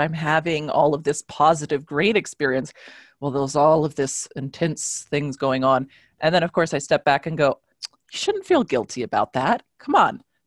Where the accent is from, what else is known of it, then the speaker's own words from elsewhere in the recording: Southwest, United States; I am from the Southwest and lived through a lot of pretty scary fires.